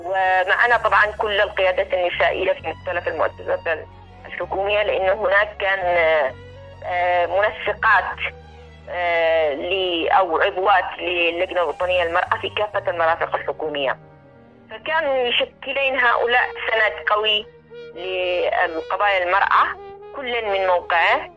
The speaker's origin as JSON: {"language": "Arabic", "country": "Yemen", "said": "أنا مواطنة يمنية عادية"}